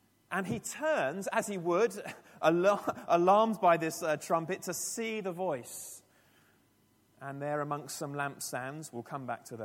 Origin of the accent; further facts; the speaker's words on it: Eastbourne, South East England, United Kingdom; up in very trendy Eastbourne, which you might know is the sort of retirement capital of Britain, as I was growing up in Eastbourne